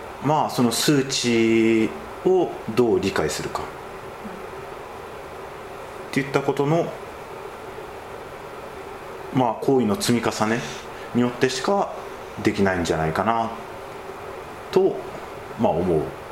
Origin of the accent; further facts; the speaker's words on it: Kagawa, Japan; まあ、自分も香川県の出身で、